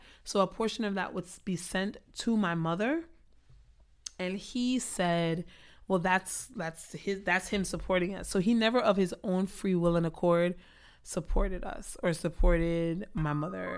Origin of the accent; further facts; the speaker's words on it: Inglewood, California, United States; So I grew up in Inglewood, y'all. Inglewood. In fact, I grew up on North Inglewood Avenue.